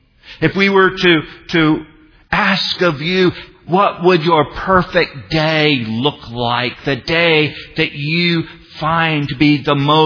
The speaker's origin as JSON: {"language": "English", "country": "Bulgaria", "said": "I'm from Bulgaria. Bulgaria used to be communist. I am not a communist."}